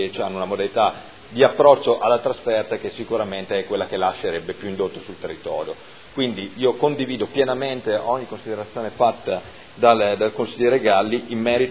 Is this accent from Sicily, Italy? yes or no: no; Modena, Emilia-Romagna, Italy; È evidente che da modenese sentire dire che il treno ferma nella stazione Medio Padana e Modena manco è entrata in quella partita